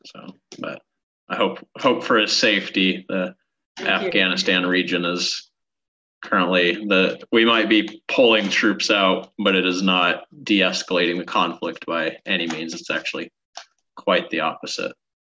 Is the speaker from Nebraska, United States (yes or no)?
yes; Nebraska, United States; So my early life in growing up in Nebraska was tumultuous.